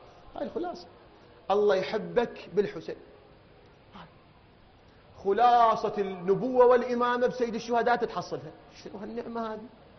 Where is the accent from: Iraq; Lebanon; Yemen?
Iraq